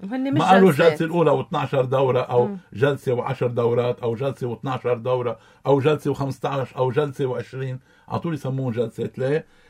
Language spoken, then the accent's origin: Arabic; Lebanon; وأنا كمواطن لبناني